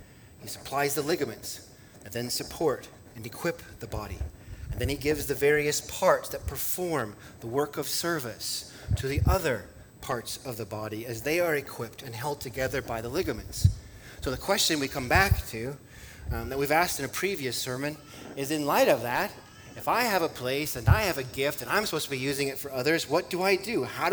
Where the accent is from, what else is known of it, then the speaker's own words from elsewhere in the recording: Montana, United States; I grew up in Montana. It's very individualistic.